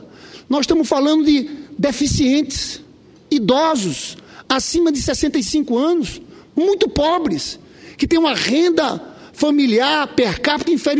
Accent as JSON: {"language": "Portuguese", "region": "Paraíba", "country": "Brazil", "said": "Eu que sou paraibano, tenho muito orgulho de ser nordestino também"}